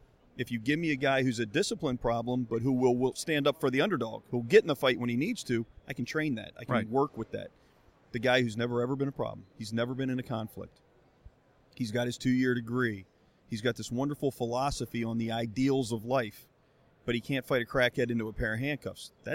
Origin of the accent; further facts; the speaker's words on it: Maryland, United States; I'm from Maryland, so in Montgomery County, Maryland